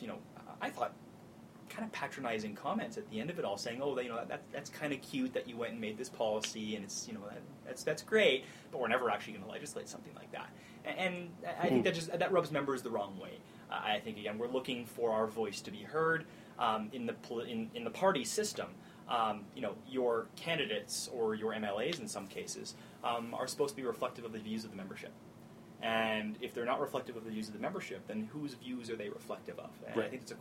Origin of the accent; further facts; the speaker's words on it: Calgary, Alberta, Canada; I grew up in Calgary Hayes.